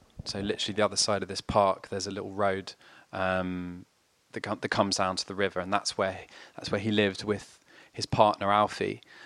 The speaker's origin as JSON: {"language": "English", "country": "France", "tie": "born or raised there", "also_born_or_lived": "London / Oxfordshire", "said": "I'm from London, but I grew up in France and I went to school in Oxfordshire."}